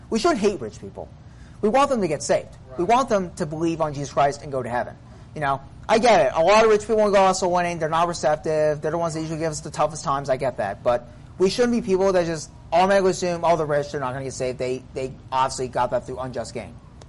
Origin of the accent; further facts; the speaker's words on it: United States; I'm an American citizen. I'm free to still preach the gospel and get people saved.